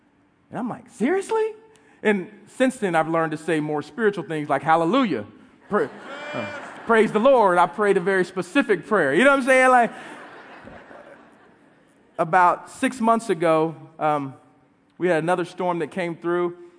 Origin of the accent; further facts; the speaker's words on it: Oklahoma City, Oklahoma, United States; I'm from Oklahoma and Oklahoma City. If you don't know much about it, we have these things called tornadoes.